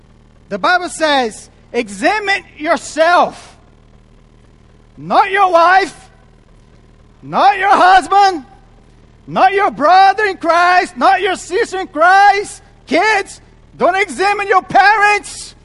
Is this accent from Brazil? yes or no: yes; Brazil; first language Portuguese; English is a second language; now in United States; I guess in the U.S. here, by the way, I'm from Brazil, so I've learned some slangs.